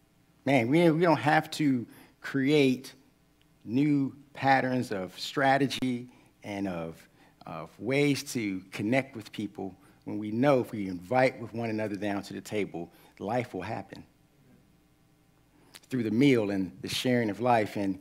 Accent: United States; I'm good because I'm an American, and I'm supposed to say that.

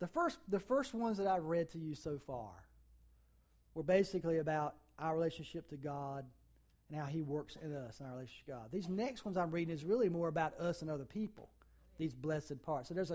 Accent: United States; I grew up in Wilson County. There wasn't a whole lot of forgiveness out there.

